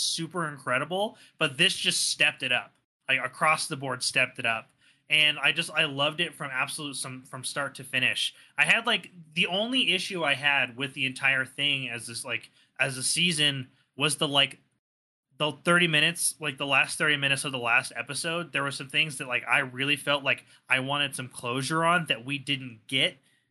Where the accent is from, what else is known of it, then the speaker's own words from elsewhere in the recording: California, United States; I have vivid memories of buildings that look exactly like that where I grew up in California.